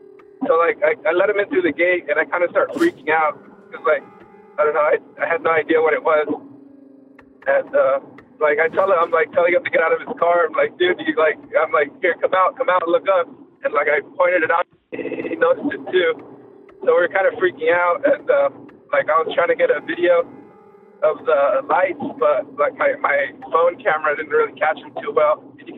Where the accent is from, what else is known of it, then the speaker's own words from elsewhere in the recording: California, United States; I'm from California. I'm driving into work right now